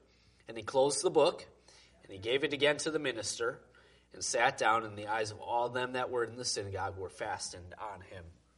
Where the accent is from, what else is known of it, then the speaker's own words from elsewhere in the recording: Wisconsin, United States; I grew up in Wisconsin